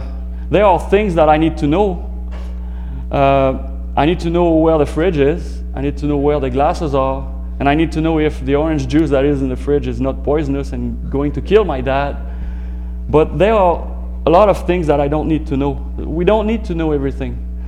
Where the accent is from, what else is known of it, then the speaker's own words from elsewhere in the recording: Edmonton, Alberta, Canada; Actually, from Edmonton. I'm from Edmonton.